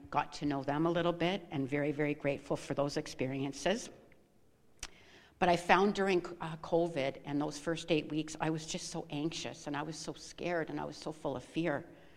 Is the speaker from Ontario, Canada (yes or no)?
yes; Dundas, Ontario, Canada; I come from Ontario, a very small town called Dundas. I was the last born in a family of four